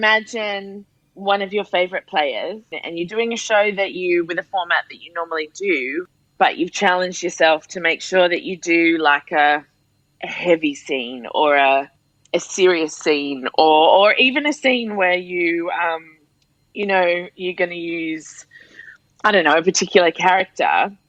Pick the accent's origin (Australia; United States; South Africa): Australia; moved away as an adult; also born or lived in London; now in Dubai, United Arab Emirates; I married, and I came to Dubai from London, originally from Australia.